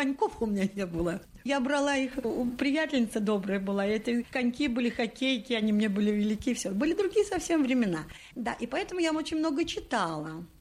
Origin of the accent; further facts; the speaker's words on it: Saint Petersburg, Russia; born there; Я же родилась в Ленинграде, а Ленинград – это город балета.